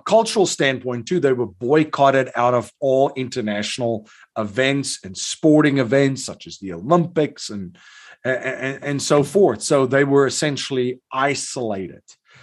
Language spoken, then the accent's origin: English; South Africa; I've experienced sanctions firsthand. I grew up in South Africa.